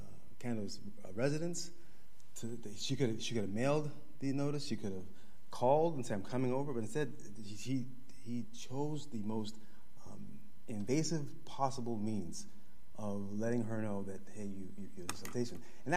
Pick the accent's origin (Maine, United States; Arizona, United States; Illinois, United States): Illinois, United States; now in California, United States; I'm counsel on behalf of the appellant. I live in California. I came from Illinois.